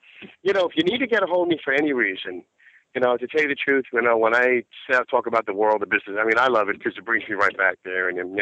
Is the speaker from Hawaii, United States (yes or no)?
no; Brooklyn, New York, United States; from Brooklyn, Porto stuff, my hometown is going to...